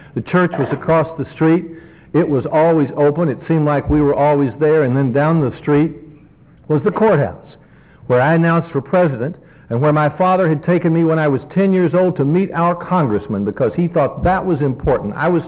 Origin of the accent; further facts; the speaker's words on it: Maryville, Tennessee, United States; I stood on the steps of that home where I grew up in Maryville, Tennessee.